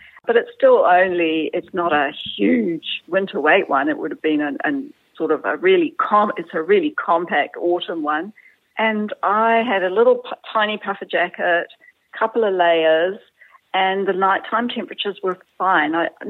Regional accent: South Africa; born there; I was born in South Africa

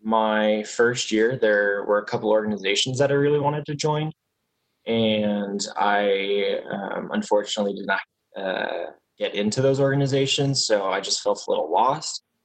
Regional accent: Ashburn, Virginia, United States; And I am from Ashburn, Virginia, up in Nova.

